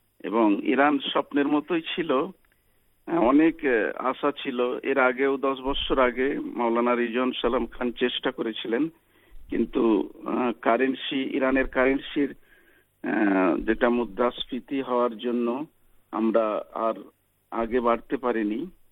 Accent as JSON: {"language": "Bangla", "country": "India", "tie": "born or raised there", "said": "আমরা মূলত ভারতীয় সংস্কৃতি, মিশ্র সংস্কৃতিতে ছোট থেকে বড় হয়েছি, যেখানে হিন্দু, মুসলমান, শিখ, জৈন, খ্রিস্টান, এরকম একটি মিশ্র সংস্কৃতির মাধ্যমে আমরা বড় হয়েছি।"}